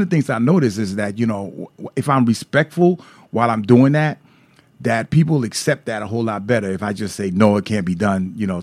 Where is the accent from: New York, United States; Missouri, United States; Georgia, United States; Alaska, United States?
New York, United States; Brooklyn; You know, growing up in Brooklyn myself, you know, and then, you know, there wasn't no yes, ma'am, and yes, sir growing up in Brooklyn.